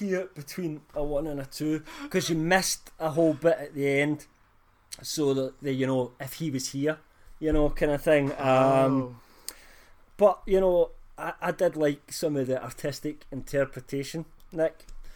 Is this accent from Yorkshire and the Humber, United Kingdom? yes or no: no; Scotland, United Kingdom; I'm Scottish